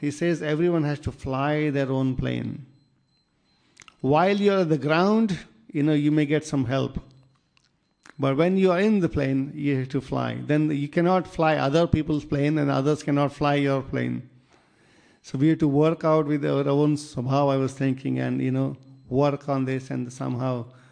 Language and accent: English; Mumbai, Maharashtra, India; So we are from Mumbai. When we were small, there will be big Lord Ganesha's pandal. Every year it's being celebrated for 10 days.